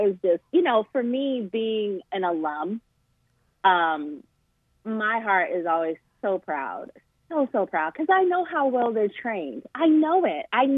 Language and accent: English; Los Angeles, California, United States; So I grew up in Los Angeles